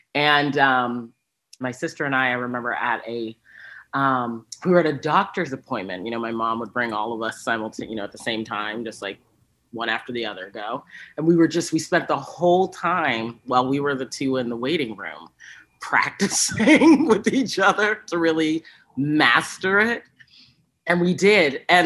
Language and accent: English; Boston, Massachusetts, United States; I'm from Boston.